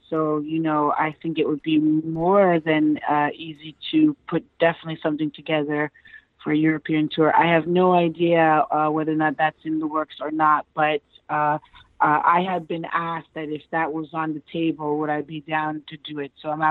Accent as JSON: {"language": "English", "town": "Toronto", "region": "Ontario", "country": "Canada", "tie": "born or raised there", "also_born_or_lived": "United States", "moved": "as an adult", "said": "basically I'm from Toronto, Canada, and I grew up there."}